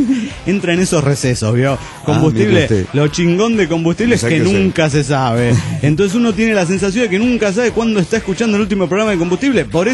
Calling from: Dallas, Texas, United States; de Dallas, Texas.

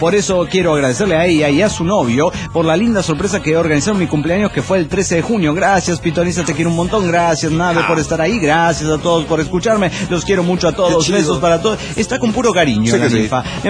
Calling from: Cochabamba, Bolivia; de Cochabamba, Bolivia.

